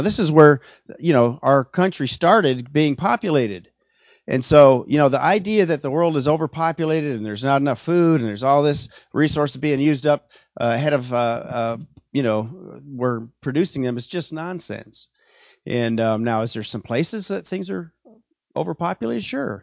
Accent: Pennsylvania, United States; You know, I grew up in Pennsylvania and doing dairy farm work and hunting deer and running the woods.

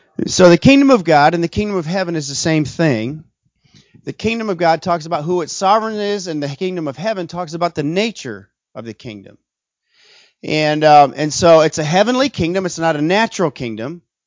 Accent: Pennsylvania, United States; You know, I grew up in Pennsylvania and doing dairy farm work and hunting deer and running the woods.

